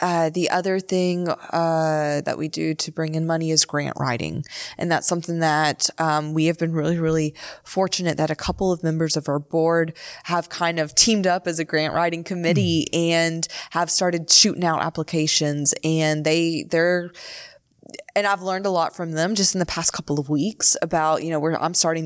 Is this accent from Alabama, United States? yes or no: no; Beaumont, Texas, United States; So no, I mean, so I come from Beaumont, Texas, right? Beaumont.